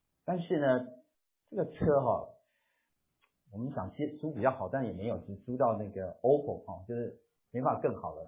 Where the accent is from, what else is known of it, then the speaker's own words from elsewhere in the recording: China; 我们有时候中国人会套关系，一个关系再借一个关系，这叫官说了，我们中国人特别喜欢这样子。